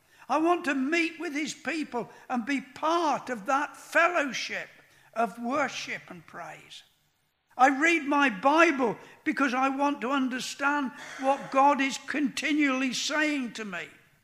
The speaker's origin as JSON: {"language": "English", "country": "United Kingdom", "said": "Well, then I'm British, aren't I?"}